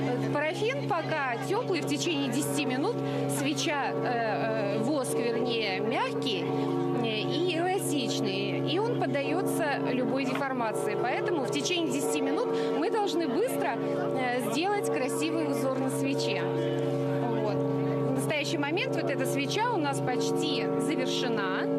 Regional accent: Shchyolkovo, Moscow Oblast, Russia; я из города Щелково.

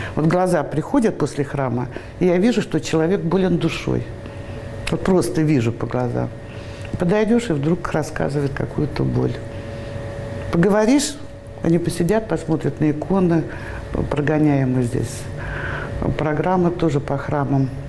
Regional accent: Saint Petersburg, Russia; Я питерская.

